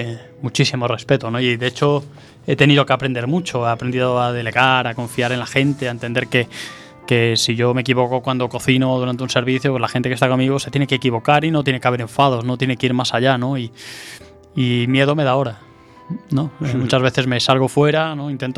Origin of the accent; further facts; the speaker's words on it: A Coruña, Galicia, Spain; yo, siendo coruñés, porque pasé aquí toda la vida, exceptuando cuando me fui al ejército